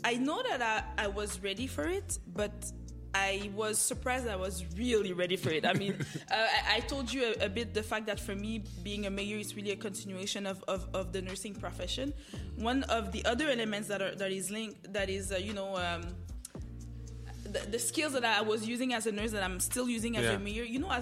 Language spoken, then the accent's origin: English; DR Congo; Comment dire, je viens vraiment finalement d'une famille qui était pauvre. Donc moi, I come from the eastern part of the Congo.